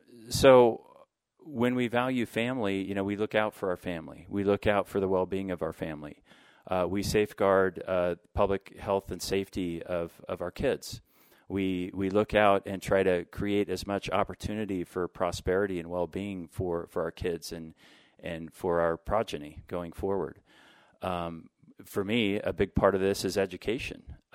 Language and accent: English; Lewiston, Idaho, United States; I've lived in Idaho my entire life. I'm a fourth-generation Idahoan. I grew up in Lewiston.